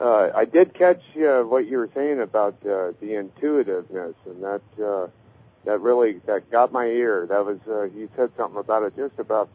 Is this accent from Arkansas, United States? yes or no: yes; Fayetteville, Arkansas, United States; I'm from Fayetteville, Arkansas.